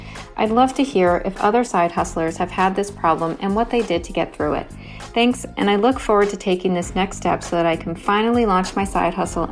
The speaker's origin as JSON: {"language": "English", "town": "New York City", "region": "New York", "country": "United States", "said": "Hi, Chris. … I'm from New York City."}